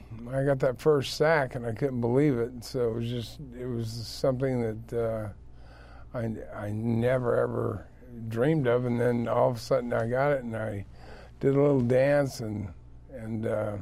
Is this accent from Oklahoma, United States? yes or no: yes; Oklahoma, United States; I was good back then, you know, in Oklahoma.